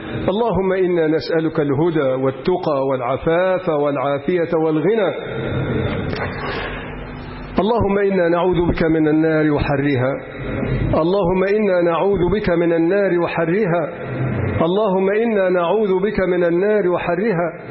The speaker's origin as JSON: {"language": "Arabic", "country": "Egypt", "said": "اللهم اجعل بلدنا مصر بلد أمن وأمان ورخاء واستقرار"}